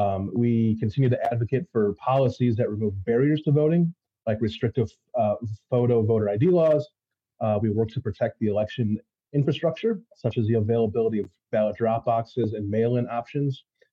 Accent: Waukesha, Wisconsin, United States; I'm also from Waukesha.

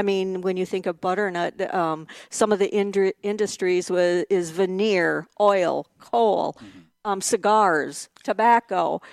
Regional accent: Park Falls, Wisconsin, United States; born there; I was born in Park Falls, and in 1953, the radio station was erected in Park Falls.

